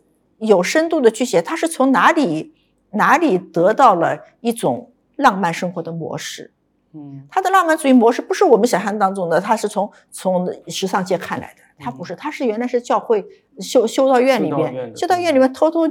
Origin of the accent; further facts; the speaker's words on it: Shanghai, China; 就是我们在淮海路上长大的女孩子吧，我们对物质特别有抵抗力。